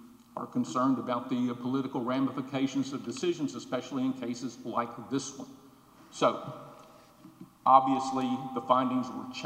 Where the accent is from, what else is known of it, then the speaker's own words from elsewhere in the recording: Houston, Texas, United States; from Houston.